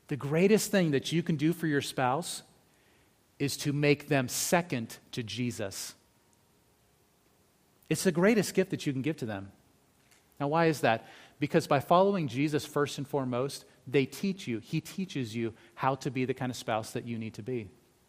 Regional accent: California, United States; I grew up in California. It is especially a culture shock to me now when I go down to California

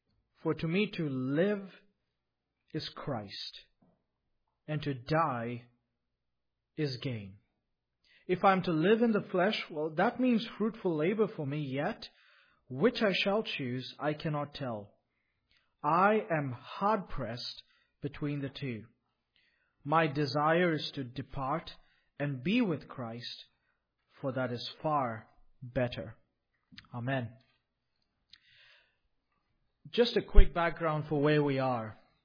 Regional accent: Bangalore, Karnataka, India; we are church planters in Bangalore, India, which is my hometown where I'm from originally.

